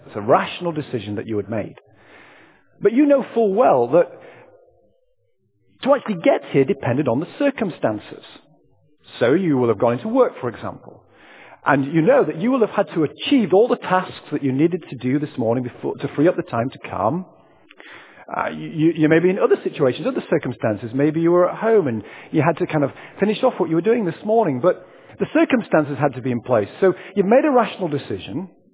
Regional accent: United Kingdom; We always talk about the weather as British people.

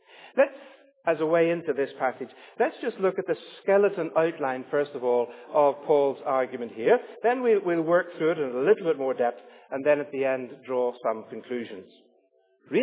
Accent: Ireland; which is not bad for me to remember, being an Irishman

